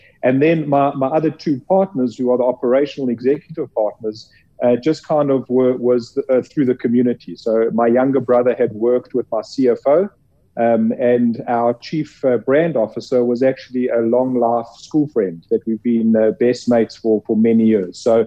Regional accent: South Africa; Myself and my partners have been serial entrepreneurs growing up in South Africa

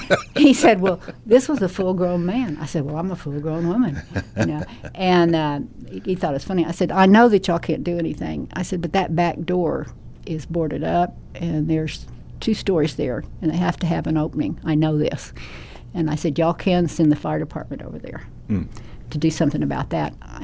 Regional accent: England, United Kingdom; And we're English.

